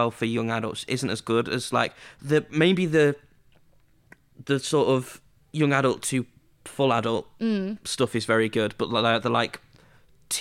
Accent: Scunthorpe, Yorkshire and the Humber, United Kingdom; Even though I'm from Scunthorpe

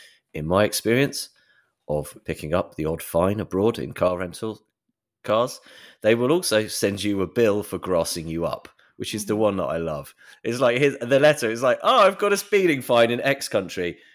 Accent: United Kingdom; I said, but I'm British.

